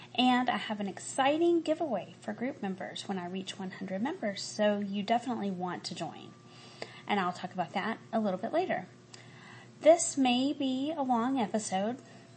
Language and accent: English; Kosciusko, Mississippi, United States; I lived in a very small town, so we would drive from Kosciuszko, where I lived, to Jackson fairly often